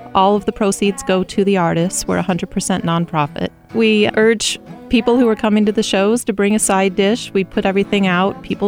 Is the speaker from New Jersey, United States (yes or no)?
no; Phoenix, Arizona, United States; I'm originally from Phoenix and grew up going to concerts constantly.